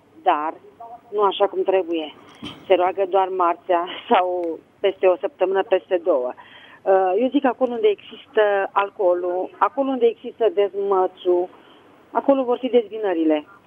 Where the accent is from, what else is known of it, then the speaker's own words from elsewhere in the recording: Bucharest, Romania; sunt din București.